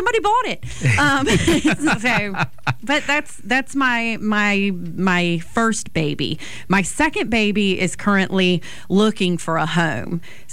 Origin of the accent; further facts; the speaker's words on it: Belle Fontaine, Alabama, United States; Point is absolutely based on South Mobile County. Okay. And it's because that is where I grew up. I grew up on Bell Fountain. I am a proud Bay Rat.